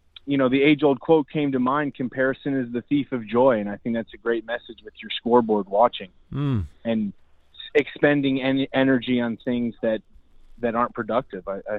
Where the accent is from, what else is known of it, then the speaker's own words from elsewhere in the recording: Indianapolis, Indiana, United States; also born or lived in Chicago; I was born in Chicago, Illinois, raised in Indianapolis, and it's me and my sister, two kids.